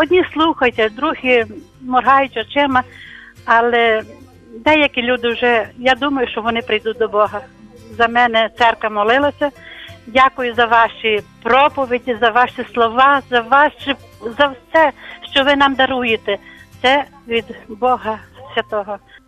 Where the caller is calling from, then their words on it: Chernivtsi Oblast, Ukraine; я з Буковини.